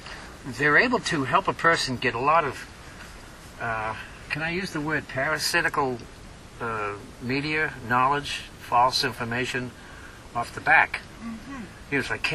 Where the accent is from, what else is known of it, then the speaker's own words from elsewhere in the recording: Lowell, Massachusetts, United States; just like they did in my hometown of Lowell.